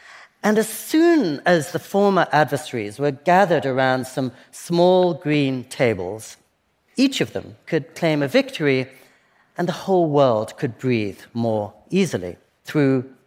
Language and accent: English; England, United Kingdom; But she remembered I'd played ping pong as a little boy growing up in England.